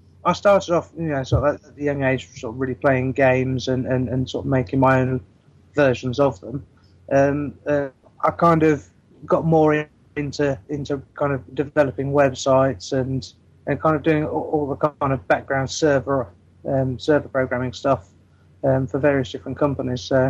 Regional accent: South East England, United Kingdom; I'm from Surrey, and I'm doing the developer course with Train to Game.

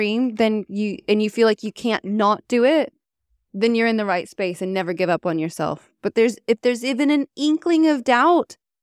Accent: United States; moved away as an adult; now in United Kingdom; And being an American living in the UK, like, I still have to have status in two countries

